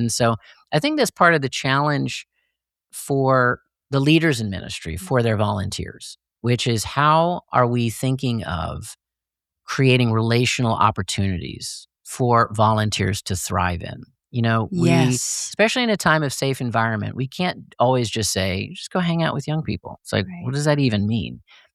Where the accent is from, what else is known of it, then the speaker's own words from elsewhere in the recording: Illinois, United States; So I grew up outside of Chicago.